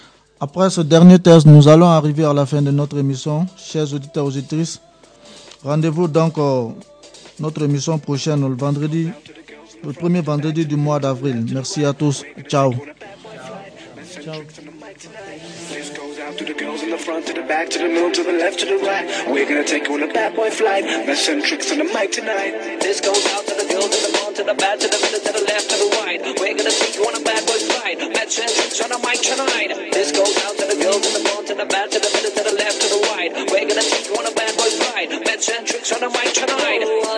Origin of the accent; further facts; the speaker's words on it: Côte d’Ivoire; Chez moi, en Côte d'Ivoire, il y a certaines écoles où les enfants des pauvres ne peuvent pas y aller.